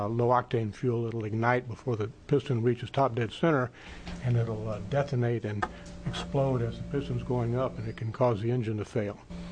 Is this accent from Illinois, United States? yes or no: no; Canby, Oregon, United States; I'm an attorney from Canby, Oregon, and I live on a residential air park, Dietz Air Park in Clackamas County.